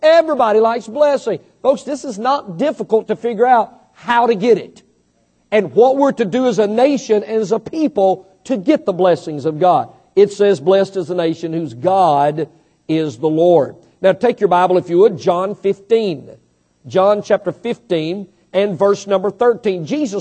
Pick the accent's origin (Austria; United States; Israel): United States; I'm here to tell you, my friend, I'm American from the top of my head to the bottom of my feet.